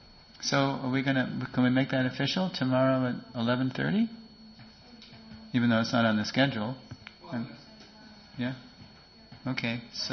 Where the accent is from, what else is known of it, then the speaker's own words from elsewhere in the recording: New York, United States; I was born in New York. I never liked the place. It always struck me as a dungeon of demons. My first memory in New York was looking down 13 stories down this apartment building to the street and being terrified.